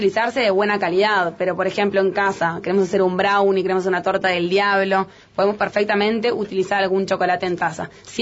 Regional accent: Uruguay; Yo aún siendo uruguaya y estando acostumbrada a lo que es el mate

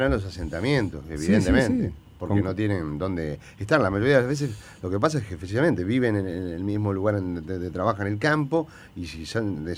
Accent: Montevideo, Uruguay; como montevideano, por ejemplo, me enteraba con estupor hasta hace 3-4 años

